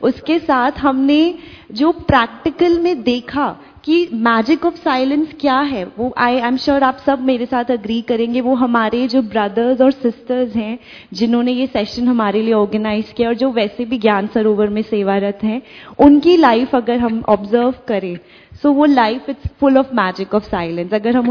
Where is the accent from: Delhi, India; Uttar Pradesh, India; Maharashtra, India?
Delhi, India; मैं दिल्ली से हूँ, ब्रह्मा कुमारी शांति भवन किंग्सवे कैंप सेंटर से एसोसिएटेड हूँ।